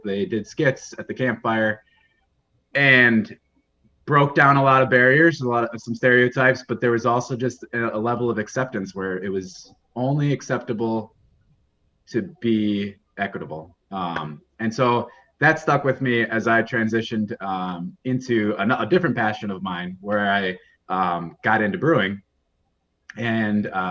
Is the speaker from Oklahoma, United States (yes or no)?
no; Stevens Point, Wisconsin, United States; I graduated from UW Stevens Point, my hometown, with a degree in business administration.